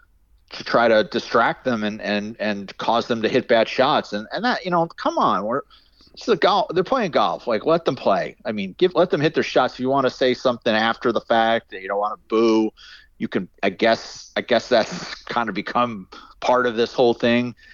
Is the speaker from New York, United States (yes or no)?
yes; New York, United States; as a New Yorker, I don't want this to be about the New Yorkers.